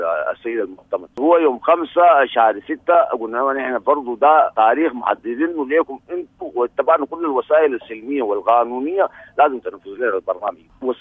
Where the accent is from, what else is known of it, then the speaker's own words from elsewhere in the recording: Sudan; ونحن في منطقتنا ونحن كسودانيين في مواطنين من المنطقة